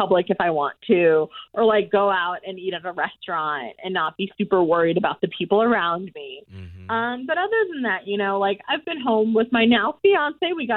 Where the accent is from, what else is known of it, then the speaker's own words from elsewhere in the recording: Wisconsin, United States; I'm from Wisconsin.